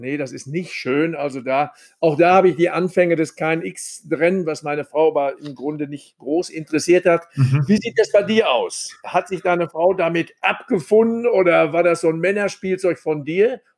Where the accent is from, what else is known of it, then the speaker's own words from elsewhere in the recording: North Rhine-Westphalia, Germany; So ist es bei uns im Sauerland.